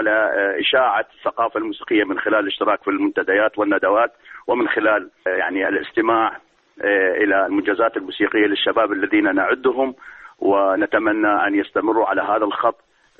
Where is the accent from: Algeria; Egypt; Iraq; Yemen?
Iraq; أما في بلدنا العراق الحال تقريبا نقدر نقول يمر بردة كبيرة